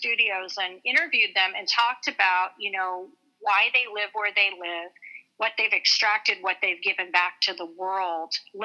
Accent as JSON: {"language": "English", "country": "United States", "said": "I'm thinking about doing a series called Art in Indian Country because I'm Native American."}